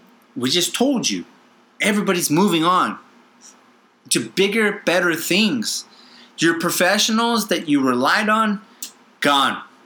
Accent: California, United States; At least in our state, we're from California.

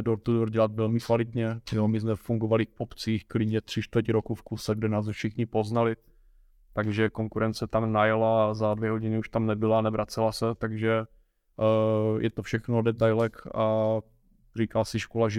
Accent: Bzenec, South Moravian Region, Czechia; já pocházím ze Bzence, to je na Jižní Moravě

